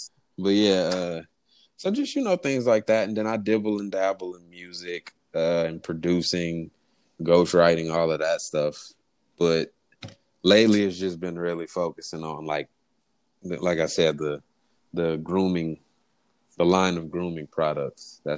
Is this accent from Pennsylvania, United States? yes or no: no; New Orleans, Louisiana, United States; I grew up in New Orleans, which is like just a real musical city.